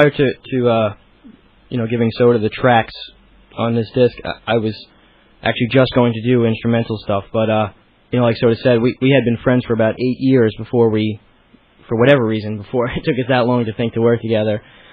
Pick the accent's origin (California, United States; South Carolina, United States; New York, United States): New York, United States; Bellmore; born there; I was born in Belmore. I still live there. I'm finally moving away from good old Belmore. I'm going to Island Park to get back to the beach.